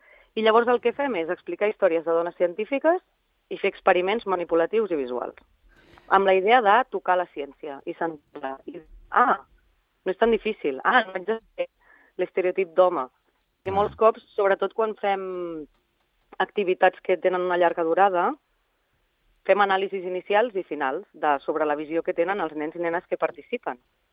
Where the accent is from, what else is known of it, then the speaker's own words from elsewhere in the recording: Esparreguera, Catalonia, Spain; al tram d'Esparreguera, que és del poble d'on jo soc